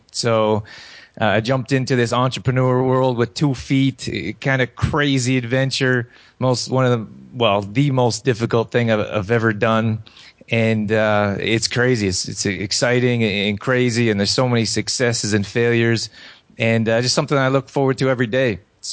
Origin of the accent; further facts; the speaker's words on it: Canada; also born or lived in California; I grew up here in Canada, and we had like 16 games a season for baseball.